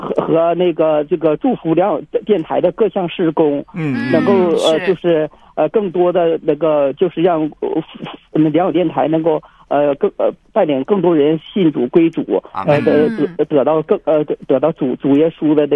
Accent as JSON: {"language": "Chinese", "region": "Heilongjiang", "country": "China", "said": "我是黑龙江的"}